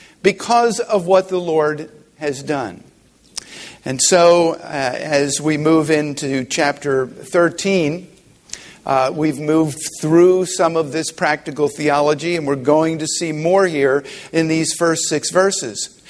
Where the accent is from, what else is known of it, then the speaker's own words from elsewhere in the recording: Philadelphia, Pennsylvania, United States; I'm from Philadelphia, the city of brotherly love.